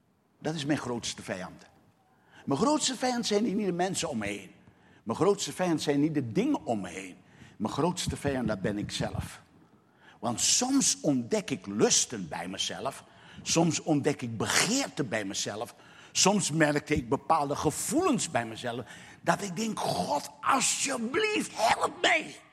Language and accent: Dutch; Suriname; now in Netherlands; Ik ben een echte Surinamer, ook nog gebleven. Dus het feit dat ik in Nederland woon, is voor mij een van de meest verschrikkelijke dingen geweest.